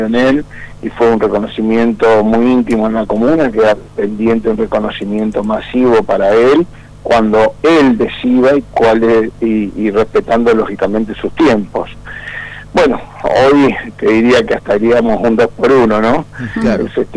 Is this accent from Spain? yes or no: no; Argentina; hemos logrado como argentino